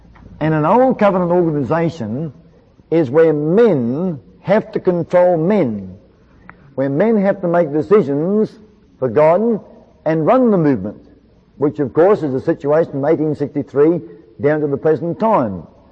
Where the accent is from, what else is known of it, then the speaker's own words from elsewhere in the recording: New Zealand; now in Australia; when we moved from New Zealand to Australia back in 1962, we landed a boat going to Brisbane